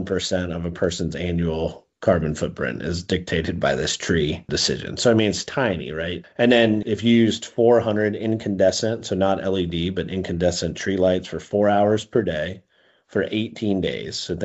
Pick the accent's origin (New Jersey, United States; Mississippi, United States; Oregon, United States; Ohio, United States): Ohio, United States; Where I grew up in Ohio, there's my parents' first house.